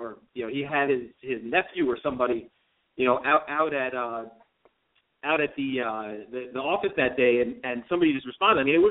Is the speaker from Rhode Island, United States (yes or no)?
no; Teaneck, New Jersey, United States; I have another group of friends that I grew up with in Teaneck